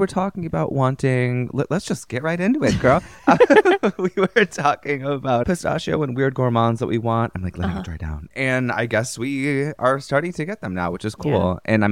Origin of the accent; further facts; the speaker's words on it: Midwest, United States; I'm from the Midwest, haven't you heard?